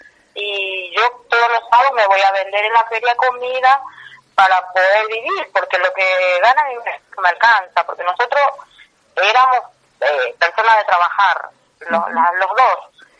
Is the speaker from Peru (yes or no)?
no; Paraguay; now in Argentina; yo soy paraguaya, somos paraguayas, pero estamos radicados acá hace 12 años.